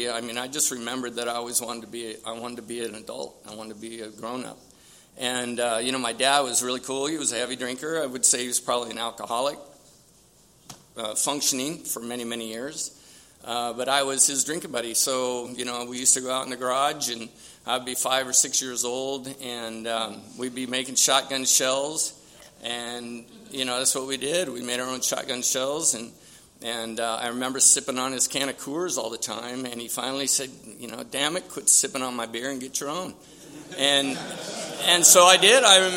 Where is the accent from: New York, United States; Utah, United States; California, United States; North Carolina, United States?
California, United States; San Diego; I was born and raised here in San Diego, over in Paradise Hills. I was born at Paradise Valley Hospital.